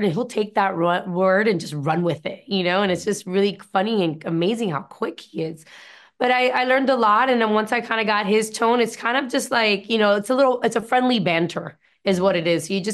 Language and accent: English; United States; You know, all of our culture is embedded into us, but we're American